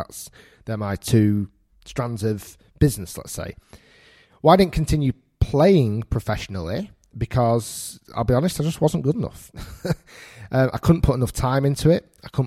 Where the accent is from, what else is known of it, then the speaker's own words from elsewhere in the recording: Manchester, North West England, United Kingdom; I'm actually originally from Manchester. So I'm Manchester born and bred. I now live in Bolton, which is 25 minutes away from Manchester.